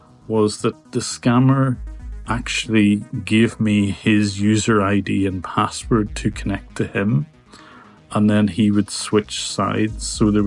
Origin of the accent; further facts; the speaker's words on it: Ireland; accent: Irish; Maybe it's something to do with my Irish accent or whatever